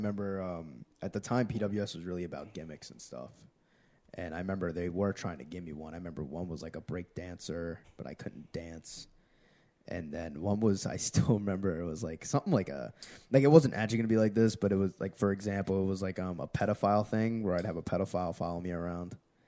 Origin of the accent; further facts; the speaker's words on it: New Jersey, United States; Well, I'm from North Jersey.